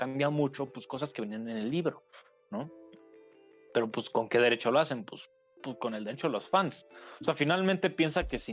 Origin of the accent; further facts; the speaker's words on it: Mexico; pues es porque yo soy mexicano, ¿no?